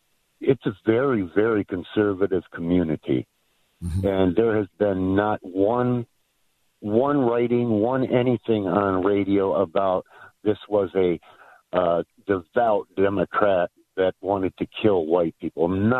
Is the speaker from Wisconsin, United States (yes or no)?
yes; Waukesha, Wisconsin, United States; Actually, I'm calling from Walhalla, South Carolina at the moment. I'm visiting my son, but yes, I am from Waukesha, Wisconsin